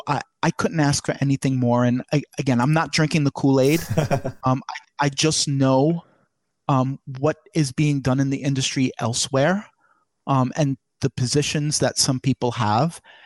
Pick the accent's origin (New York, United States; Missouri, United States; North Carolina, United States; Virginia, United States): New York, United States; Brooklyn; I grew up in Brooklyn, New York, almost my entire life.